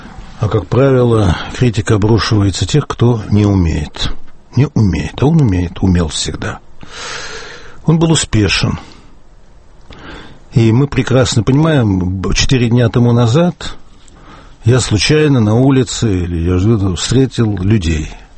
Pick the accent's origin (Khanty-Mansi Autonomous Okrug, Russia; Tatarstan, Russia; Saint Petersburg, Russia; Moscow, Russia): Saint Petersburg, Russia; Я коренной питерец.